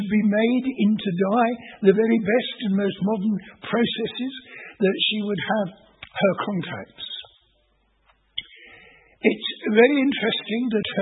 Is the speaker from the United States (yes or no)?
no; United Kingdom; Now, I suppose we, being British, who use the word colony in a sense that we understand well